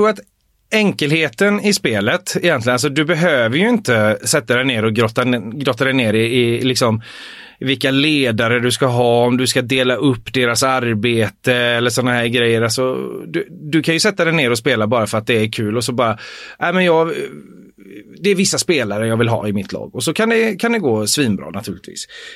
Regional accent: Älvängen, Västra Götaland County, Sweden; det var ju alltså jag växte upp i Älvängen.

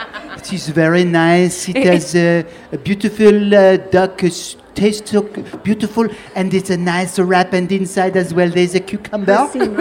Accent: London, United Kingdom; now in Norwich, United Kingdom; Yeah, off the Earl's Court Road.

